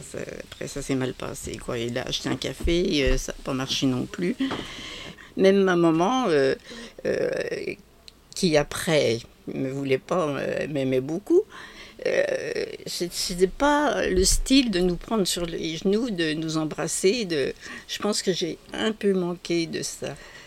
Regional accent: Arbois, Bourgogne-Franche-Comté, France; born there; Je suis née en 1945 à Arbois

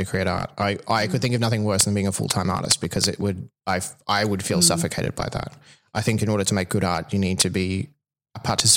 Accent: Toowoomba, Queensland, Australia; I went back to where I lived. I'm from Toowoomba originally.

